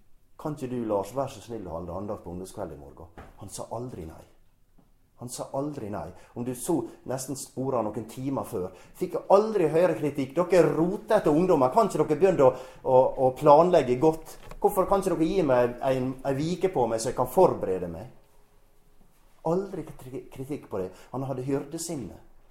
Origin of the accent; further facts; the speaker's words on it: Godøya, Møre og Romsdal, Norway; jeg fikk vekse opp og bli en ung kristen i forsamlingen min hjemme på Godøya.